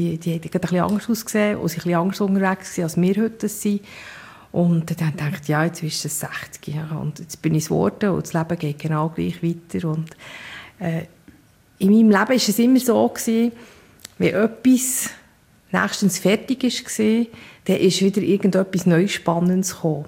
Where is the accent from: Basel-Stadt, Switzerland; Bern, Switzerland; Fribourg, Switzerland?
Bern, Switzerland; ich bin in Bern aufgewachsen